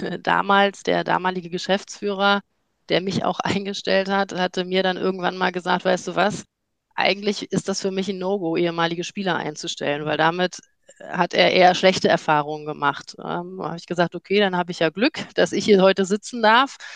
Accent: Schwerin, Mecklenburg-Vorpommern, Germany; Ich komme ursprünglich aus Schwerin, gebürtig, Mecklenburg-Vorpommern, für all die das sonst nicht so gut verorten können. Und wenn man als Mädchen in Schwerin aufwächst

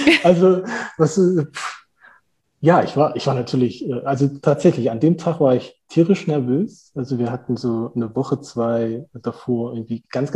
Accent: Saxony, Germany; born there; moved away as an adult; Ein gebürtiger Erzgebirgler in der Nähe von Chemnitz, geboren und bin mit 18 in den Westen gezogen, erst nach Düren, habe dann da meine Ausbildung in Aachen gemacht.

